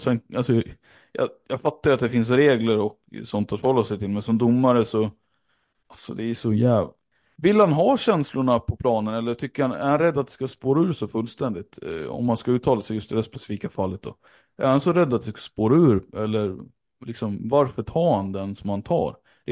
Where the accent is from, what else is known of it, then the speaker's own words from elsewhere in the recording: Umeå, Västerbotten County, Sweden; Det är roligt att se för mig som gammal Umebo liksom, såklart.